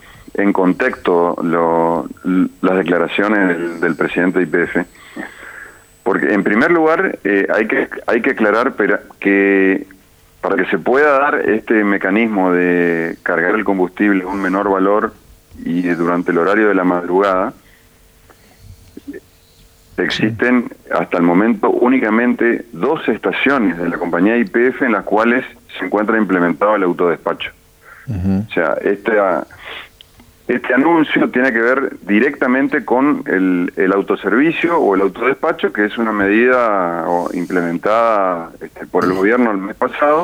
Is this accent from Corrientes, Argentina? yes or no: yes; Corrientes, Argentina; Soy de la provincia de Corrientes.